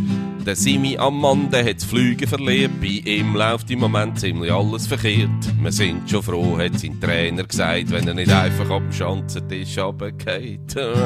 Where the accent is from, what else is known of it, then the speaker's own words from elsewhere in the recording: Aargau, Switzerland; Übrigens, ich bin ein Aargauer und bin stolz darauf. Ich bin ein Aargauer